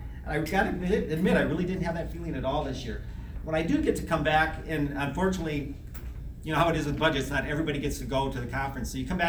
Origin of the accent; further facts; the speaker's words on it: Midwest, United States; now in New Bern, United States; And for some of you who maybe know me, my history, I actually come from the Midwest.